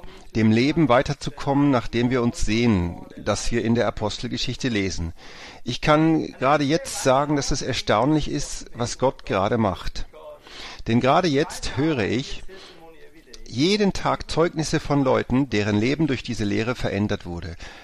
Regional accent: Denmark; und ich bin aus Dänemark

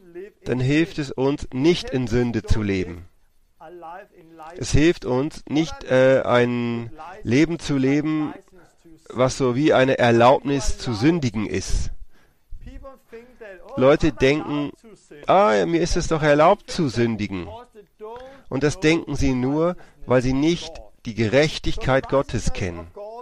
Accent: Denmark; first language Danish; German is a second language; Also ich bin jetzt aus Dänemark und ich spreche Dänisch. Und weil ich Dänisch spreche, bin ich nicht gewohnt, diese Worte zu gebrauchen.

